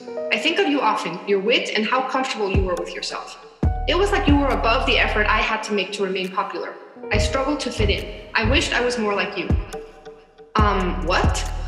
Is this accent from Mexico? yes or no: yes; Mexico; I'm from Mexico, so it was in Spanish.